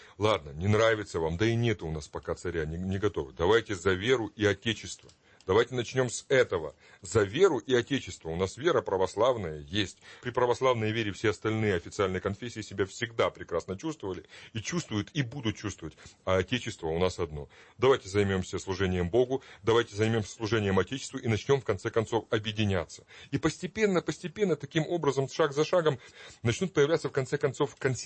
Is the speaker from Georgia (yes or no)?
no; Ukraine; born there; потому что все-таки я там родился, в Малороссии